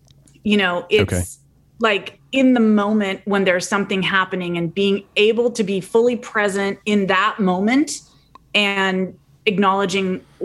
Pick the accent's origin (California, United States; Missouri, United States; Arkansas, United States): California, United States; and I'm from California, so we have fires all the time